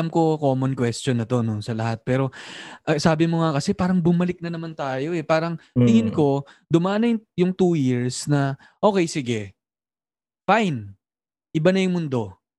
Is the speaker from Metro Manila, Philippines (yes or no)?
yes; Novaliches, Metro Manila, Philippines; Kasi ikaw taga Makati ka, ako taga Novaliches.